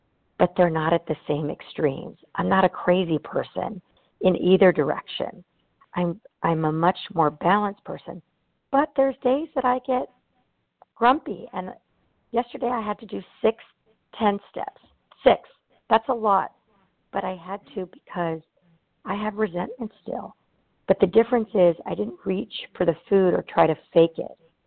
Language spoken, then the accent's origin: English; California, United States; from Southern California, and I am gratefully recovered today by the grace of God.